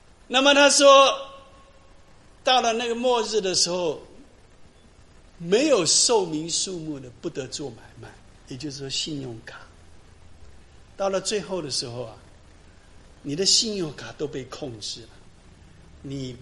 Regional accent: Taiwan; moved away as an adult; now in United States; 我自己很清楚，我从台湾过来来读书，我也没有什么钱，我家也没有什么钱。

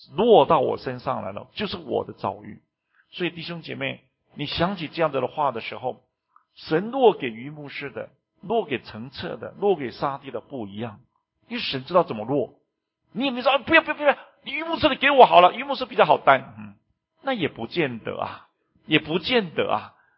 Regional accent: Taiwan; 就像我们住在台湾长大的都要当兵，义务要当兵

